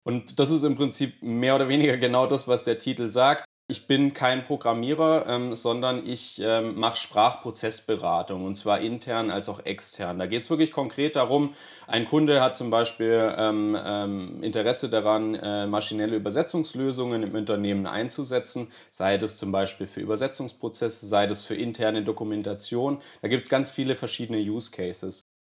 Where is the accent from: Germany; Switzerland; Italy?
Germany; Konstanz, Baden-Württemberg; Ich rede gerade auch tatsächlich hier aus meinem Homeoffice in Konstanz am schönen Bodensee. Da bin ich gebürtig auch her und tatsächlich auch letztes Jahr wieder hergezogen.